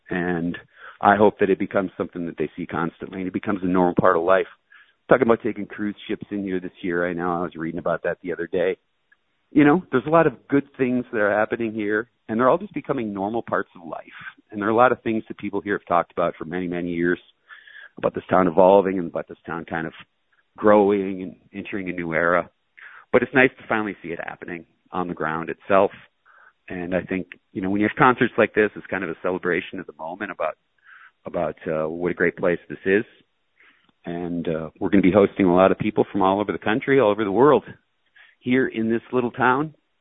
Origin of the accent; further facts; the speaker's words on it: Escanaba, Michigan, United States; you got to remember where you're from, and I was born in Escanaba, Michigan. I'll always be from here.